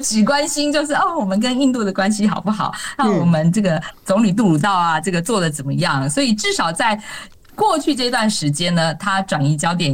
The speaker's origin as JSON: {"language": "Chinese", "country": "Taiwan", "lives_now": "Canada", "said": "加拿大人恐怕普遍来说没有像我们台湾人民这么样就热衷于这个国政治这一块"}